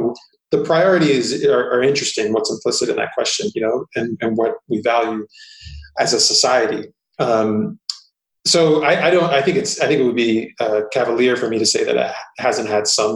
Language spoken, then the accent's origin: English; New York, United States; Well, you know, this is the 80s in New York, which was a really interesting time. You know, my parents immigrated to New York in their teens and early 20s.